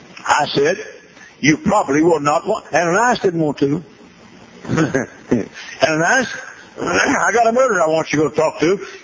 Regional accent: Dallas, Texas, United States; born or raised there

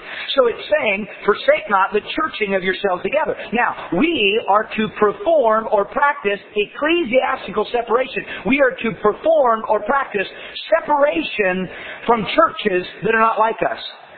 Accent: Indiana, United States; I'm from Indiana.

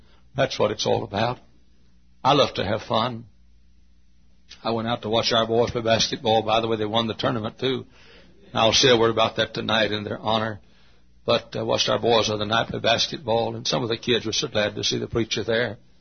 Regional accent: Dallas, Texas, United States; maybe run for office there in my hometown of Dallas.

